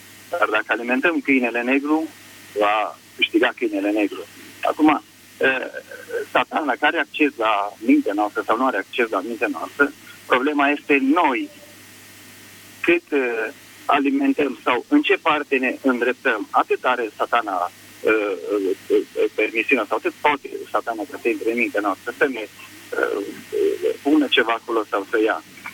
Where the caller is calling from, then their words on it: Bistrița, Bistrița-Năsăud, Romania; De la Bistrița